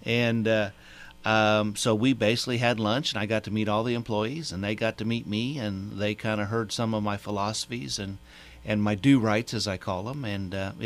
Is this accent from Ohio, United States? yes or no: no; Indiana, United States; Well, I started out as a farm boy in Indiana. Grew up on a farm in southern Indiana where we raised cattle, watermelons, corn, and soybeans.